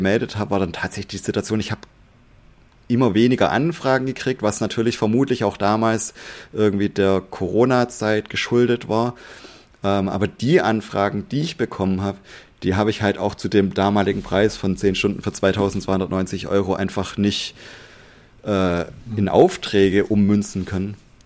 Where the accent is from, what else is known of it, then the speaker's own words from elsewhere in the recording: Baden-Württemberg, Germany; ich bin auch Schwabe.